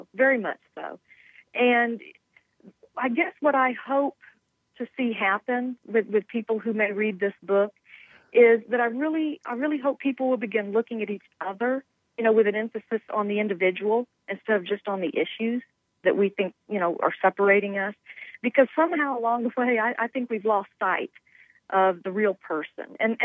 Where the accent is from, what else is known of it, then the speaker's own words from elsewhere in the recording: Texas, United States; Well, I grew up in Texas, and I had never read Uncle Tom's Cabin.